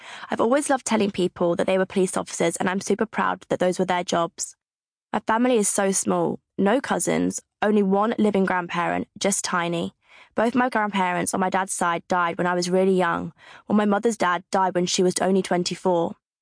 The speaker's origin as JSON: {"language": "English", "town": "Hitchin", "region": "East of England", "country": "United Kingdom", "tie": "born or raised there", "also_born_or_lived": "Stevenage, United Kingdom", "said": "I grew up in Hitchin, another town in Hertfordshire, and lived in the same house almost all my childhood"}